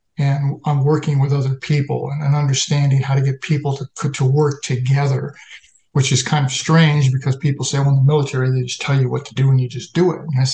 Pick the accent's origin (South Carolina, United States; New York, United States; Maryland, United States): New York, United States; Buffalo; So I grew up in Western New York in the Buffalo area, and I didn't want to work in steel. And I had to get out of there.